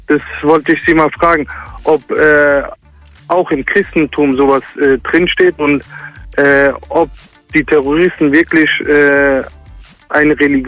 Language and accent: German; Heidelberg, Baden-Württemberg, Germany; Aus Heidelberg.